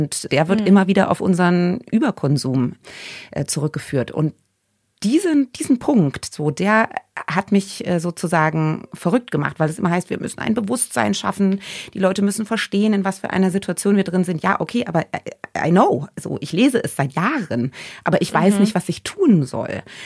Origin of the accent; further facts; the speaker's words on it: Thuringia, Germany; Und ich komme so aus Thüringen, da wird halt immer wieder nachgelegt.